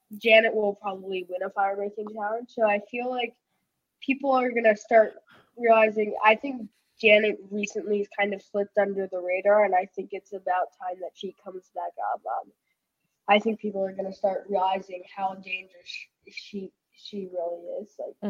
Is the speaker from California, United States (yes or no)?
no; New York, United States; I'm your fellow New Yorker too.